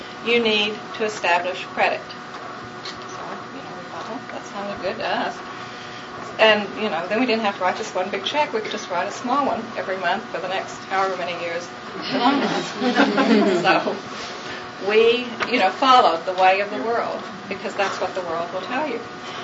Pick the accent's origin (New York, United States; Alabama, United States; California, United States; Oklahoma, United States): Oklahoma, United States; I'm from Oklahoma. We moved to New Jersey because he was working on his master's degree.